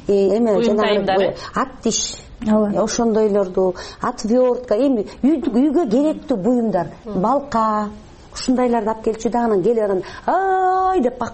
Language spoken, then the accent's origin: Kyrgyz; Naryn, Naryn Region, Kyrgyzstan; born or raised there